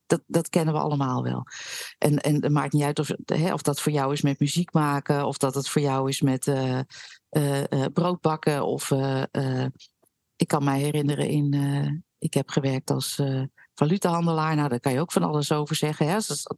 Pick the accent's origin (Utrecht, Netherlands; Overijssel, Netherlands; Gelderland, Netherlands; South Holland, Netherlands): Utrecht, Netherlands; ik ben opgegroeid in Utrecht en daar dus heb ik leren fietsen in mijn beleving druk verkeer.